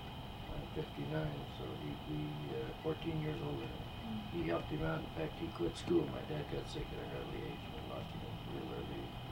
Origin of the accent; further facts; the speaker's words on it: Salt Lake City, Utah, United States; born there; So that's why I was born in Salt Lake.